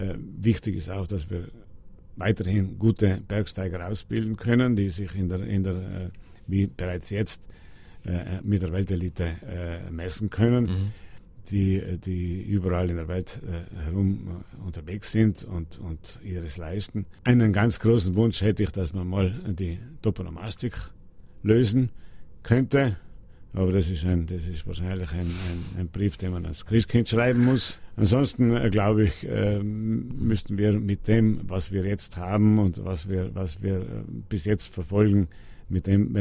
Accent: Trentino-Alto Adige, Italy; mein Heimatland

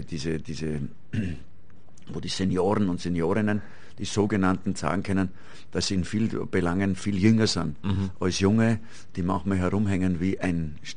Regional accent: Austria; da sage ich als Österreicher, das gehört trotzdem zu uns irgendwie.

